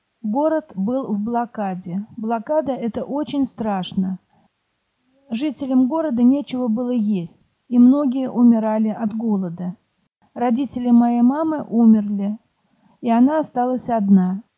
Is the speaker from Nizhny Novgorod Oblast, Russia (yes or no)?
no; Moscow, Russia; born there; Я родилась в Москве в 1947 году. Мне 64 года.